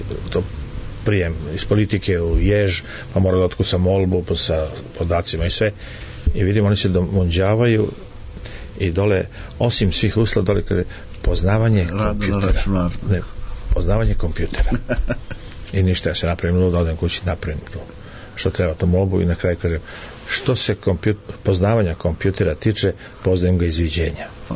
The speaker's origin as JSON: {"language": "Serbian", "town": "Kruševac", "region": "Šumadija and Western Serbia", "country": "Serbia", "tie": "born there", "said": "Kao što ja kažem, ja sam rođen u Kruševcu. Imao sam sreće da budem rođen u Kruševcu, kao što je Kruševac imao sreće da ja budem rođen u njemu."}